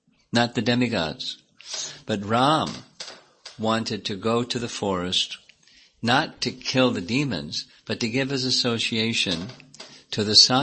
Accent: United States; Growing up in America, I didn't know anything about Vedic culture or anything.

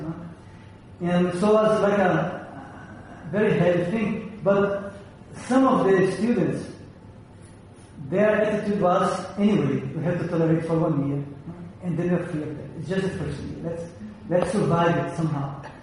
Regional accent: Brazil; English is a second language; I'm from Brazil, no?

